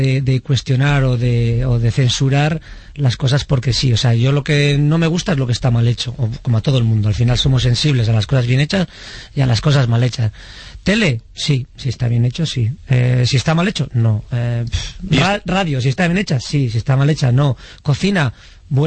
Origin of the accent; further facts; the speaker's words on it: Basque Country, Spain; porque es de Álava, de donde yo soy